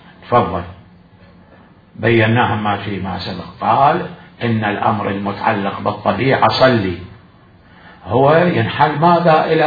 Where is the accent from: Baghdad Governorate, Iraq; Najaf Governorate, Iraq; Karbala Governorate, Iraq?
Najaf Governorate, Iraq; Najaf; لأن الحمامات اللي أول كانت عندنا بالنجف